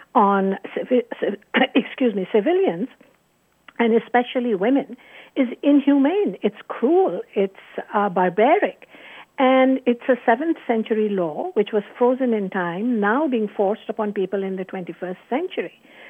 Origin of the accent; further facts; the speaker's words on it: Pakistan; I come from Pakistan, which is the land of Malala Yousafzai.